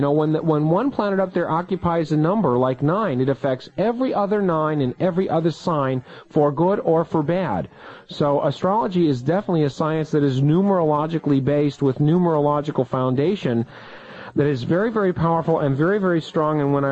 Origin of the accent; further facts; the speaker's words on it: Missouri, United States; because I am from Missouri, the show me state